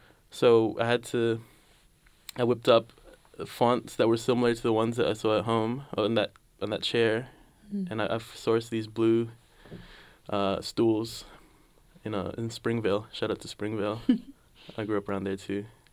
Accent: Manila, Metro Manila, Philippines; oh, this is like Manila, this is growing up in the Philippines.

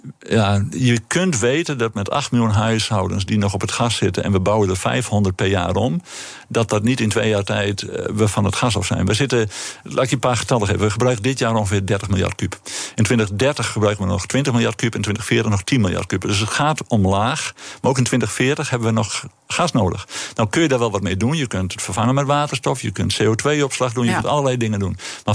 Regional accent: Friesland, Netherlands; Ik ben een Fries, hè, dus wij kijken met veel hoop.

